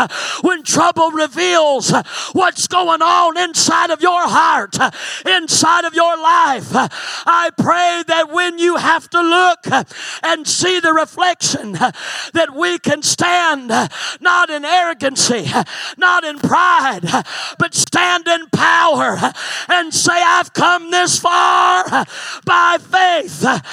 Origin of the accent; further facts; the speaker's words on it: the Ozarks, United States; see, I grew up in the Ozarks, and we had something that was called a fox hunt.